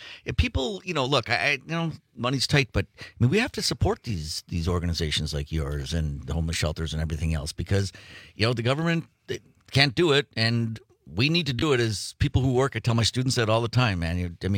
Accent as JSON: {"language": "English", "town": "Two Rivers", "region": "Wisconsin", "country": "United States", "tie": "born or raised there", "said": "And I just, that was one of the highlights of being a kid. I grew up in Two Rivers."}